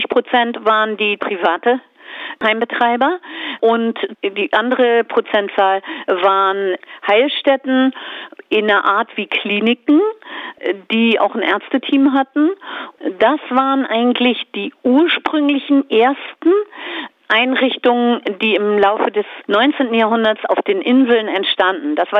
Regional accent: Hamburg, Germany; Ich bin in einem Arbeiterbezirk in Barmbek groß geworden, Hamburg-Barmbek.

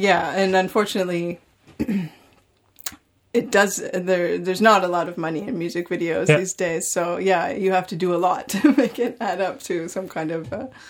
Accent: Montreal, Quebec, Canada; I'm from Montreal, and there's a great music scene there.

